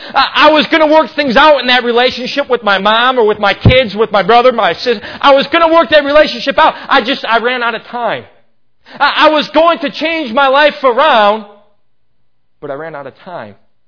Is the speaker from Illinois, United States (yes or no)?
yes; Chicago, Illinois, United States; Growing up in Chicagoland, this is one I heavily believe.